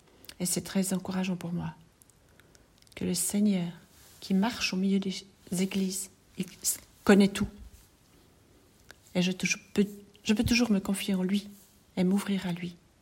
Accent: India; Je suis née en Inde. Et il y a beaucoup de pannes d'électricité.

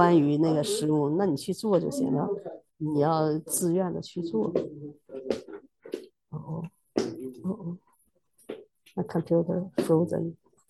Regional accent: China; 我不用是刻意的做出我像个中国人，你一看我就知道我是中国人。

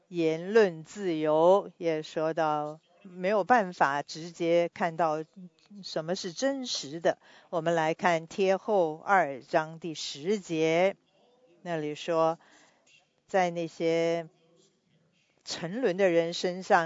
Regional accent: United States; 我是在美国出生也长大，所以我也知道美国的宪法是什么。

